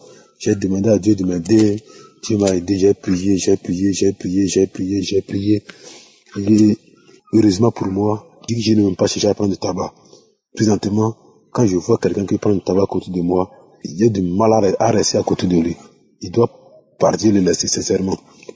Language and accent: French; Kopargo, Donga, Benin; moi je suis un Béninois du Nord-Ouest, précisément dans la commune de Kopargo.